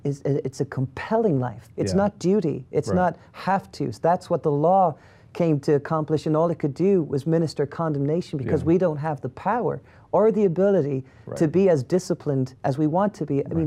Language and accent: English; Ireland; growing up in Ireland, we had this saying